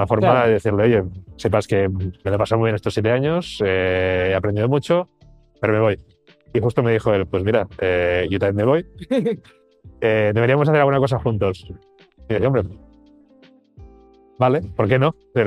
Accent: Barcelona, Catalonia, Spain; soy de Barcelona, estudié ciencias biomédicas

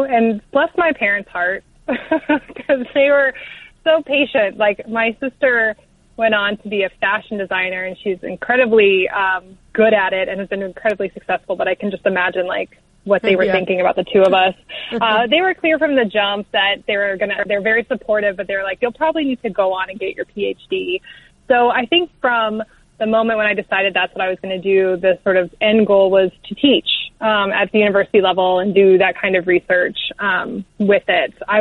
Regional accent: Melbourne, Florida, United States; Well, my dad was in the Air Force, so I moved around a lot. But by seventh grade, we ended up in Melbourne, Florida, which is on the East Coast, about halfway down.

